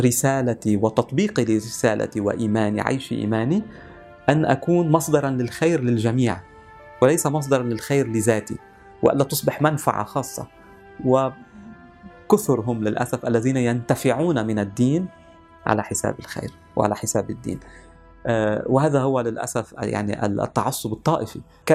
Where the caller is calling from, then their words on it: Lebanon; وأنا أتحدث من لبنان